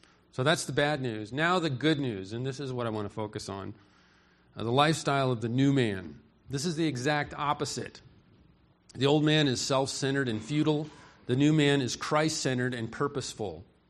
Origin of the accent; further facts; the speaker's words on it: California, United States; I come from Southern California. There's a group in Southern California.